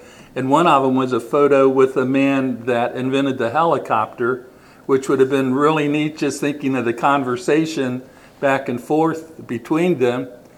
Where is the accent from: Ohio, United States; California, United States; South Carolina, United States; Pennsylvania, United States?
Ohio, United States; Dayton; growing up in the Dayton area and living in Dayton with the Wright brothers, I was mainly familiar with the bicycle shop on the west side of Dayton